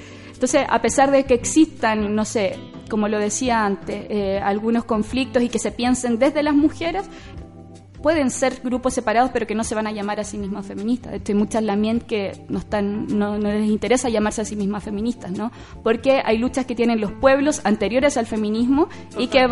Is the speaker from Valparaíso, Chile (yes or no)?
no; San Bernardo, Santiago Metropolitan, Chile; born there; yo nací en San Bernardo, que es muy raro decir Santiago porque San Bernardo, sí, es como lo que hay colgando de Santiago.